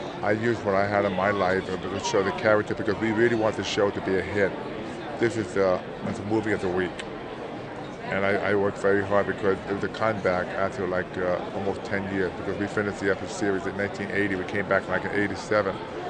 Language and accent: English; New York City, New York, United States; moved away as an adult; I came a young guy from Brooklyn. I was 21 years old, and I got myself an apartment